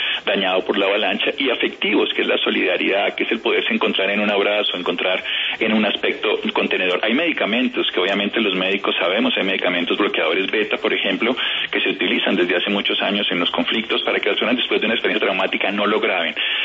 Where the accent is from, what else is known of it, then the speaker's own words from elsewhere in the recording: Armero, Tolima, Colombia; Sí, yo soy de Armero, Tolima.